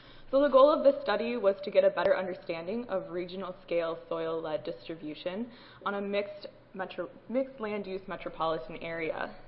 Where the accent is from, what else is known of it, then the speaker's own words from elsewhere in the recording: Illinois, United States; I'm also from the Chicagoland area.